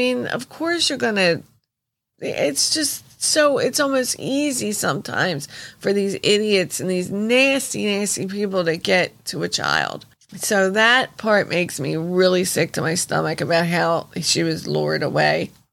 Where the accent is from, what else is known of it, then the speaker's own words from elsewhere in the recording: Wildwood, New Jersey, United States; That's where my aunt, I grew up in Wildwood since I was zero. I mean, when I was born, I was going to Wildwood.